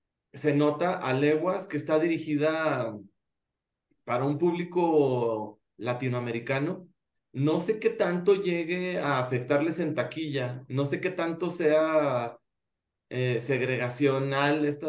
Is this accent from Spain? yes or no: no; Mexico; ahora, como a mí como mexicano, me gustaron mucho